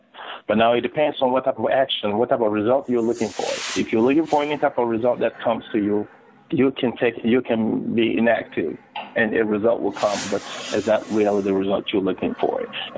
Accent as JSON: {"language": "English", "country": "Togo", "tie": "born or raised there", "also_born_or_lived": "Europe", "moved": "as an adult", "lives_now": "United States", "said": "I lived in Europe for a little over 15 years. I was born and bred in Togo in West Africa with a French background. So far I speak 7 different languages. I moved to the U.S. back in 2006"}